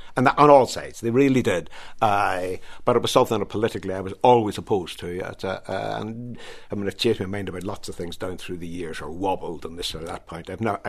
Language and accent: English; Derry, Northern Ireland, United Kingdom; I grew up in the Bogside, from Rossville Street in the Bogside.